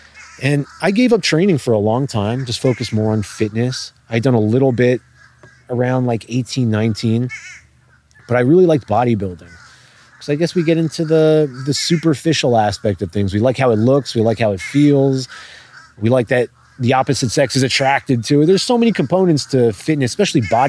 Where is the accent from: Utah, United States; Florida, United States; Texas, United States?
Florida, United States; Miami; growing up in Miami, it was tough.